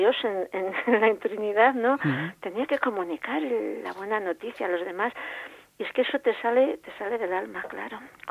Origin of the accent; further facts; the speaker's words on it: Lerma, Castile and León, Spain; Bueno, yo soy de Lerma, nací en Lerma, mi familia tenía relación con esta comunidad y con todas